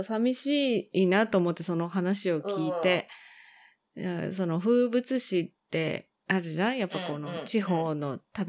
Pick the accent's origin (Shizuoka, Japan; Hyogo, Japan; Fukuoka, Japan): Fukuoka, Japan; 私、室見川のそばで育ったから